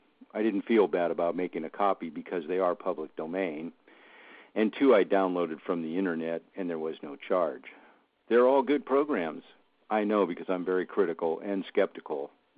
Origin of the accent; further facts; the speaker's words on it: United States; wo shi mei guo ren, I am an American.